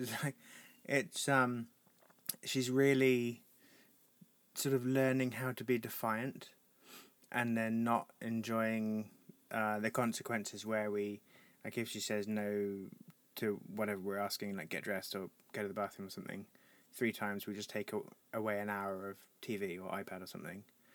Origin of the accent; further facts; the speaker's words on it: South of England, United Kingdom; I'm from South England.